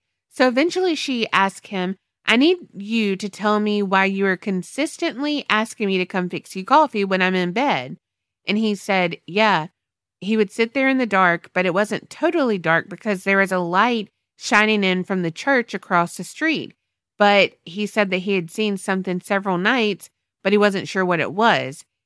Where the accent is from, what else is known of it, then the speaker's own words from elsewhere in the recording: West Virginia, United States; now in Arizona, United States; I'm from West Virginia, living in Arizona.